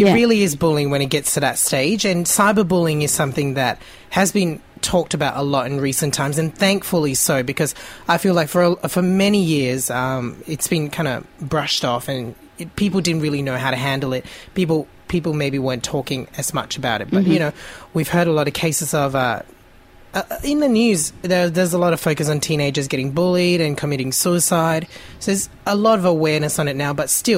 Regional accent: Australia; I find a lot of Australian artists, mm-hmm, because I'm an Australian blogger

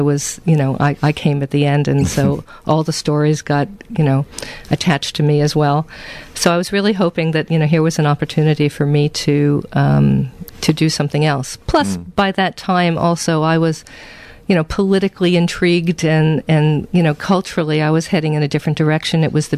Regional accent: Pawtucket, Rhode Island, United States; Oh, well, I grew up in Pawtucket, Rhode Island, and probably at the time there were 75,000 people, but then, you know, right next door was Providence

